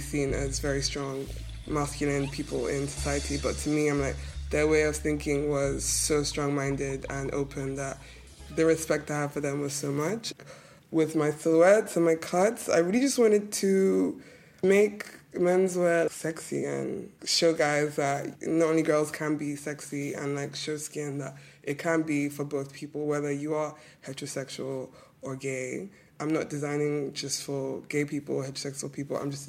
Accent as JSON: {"language": "English", "region": "Lagos", "country": "Nigeria", "tie": "born or raised there", "said": "my Nigerian childhood, because I grew up in Lagos"}